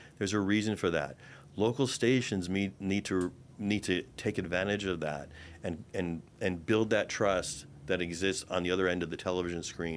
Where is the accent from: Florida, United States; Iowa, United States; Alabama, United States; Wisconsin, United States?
Florida, United States; So I loved growing up in South Florida.